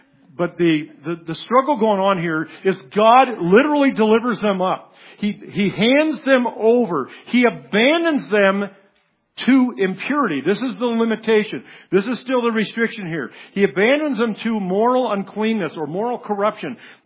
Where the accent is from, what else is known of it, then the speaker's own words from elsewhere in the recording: San Francisco, California, United States; now in Dallas, United States; Because we grew up around Haight-Ashbury.